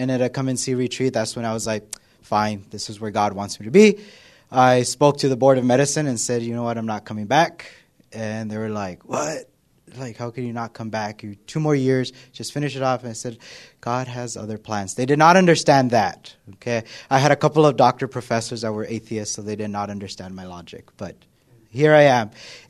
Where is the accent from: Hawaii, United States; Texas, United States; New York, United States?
Texas, United States; El Paso; I am from El Paso, Texas, so I am a Texan at heart.